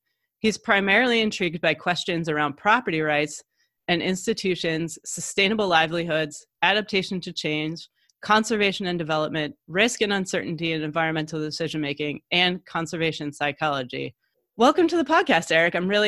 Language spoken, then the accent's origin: English; Michigan, United States; And I'm originally from Michigan. So like nothing marine or coastal or, you know, tropical or anything like that.